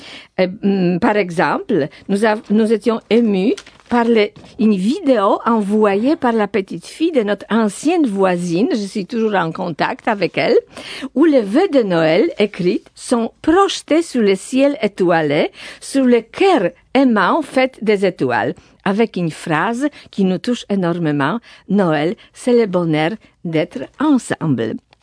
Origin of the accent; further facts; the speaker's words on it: Poland; le téléphone de la part d'un ami de mon enfance en Pologne